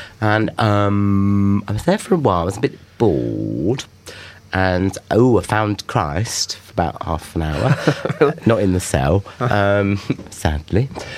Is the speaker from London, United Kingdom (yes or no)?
yes; London, United Kingdom; ….